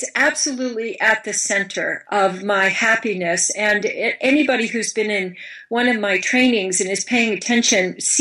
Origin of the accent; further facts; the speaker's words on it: Midwest, United States; I grew up in the Midwest of this country, where at that time it was really much better to just keep your mouth shut